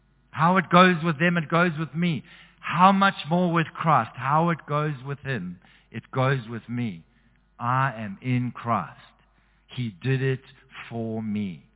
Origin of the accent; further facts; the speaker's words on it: South Africa; I identified with the Springboks. I'm South African.